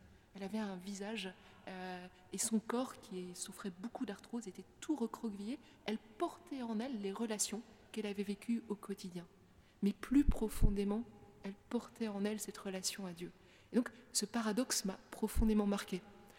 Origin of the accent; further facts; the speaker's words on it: Brussels, Belgium; born there; Moi, je suis né à Bruxelles. Je pense que ça m'a marqué, c'est évident.